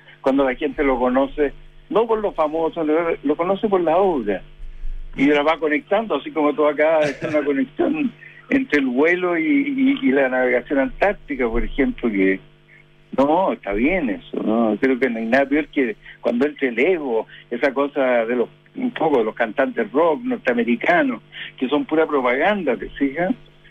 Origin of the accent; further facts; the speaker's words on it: San Vicente de Tagua Tagua, O'Higgins, Chile; yo soy, digamos, como dicen los guasos, nacido y criado en San Vicente de Tahuatahua. Y ahí nosotros andábamos a caballo cuando chico